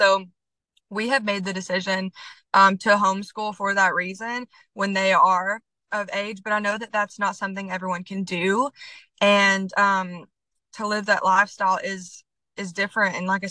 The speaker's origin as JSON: {"language": "English", "town": "Dandridge", "region": "Tennessee", "country": "United States", "tie": "born or raised there", "said": "And I think because I grew up in Dandridge and it's such a small town, I was kind of afraid to dream bigger."}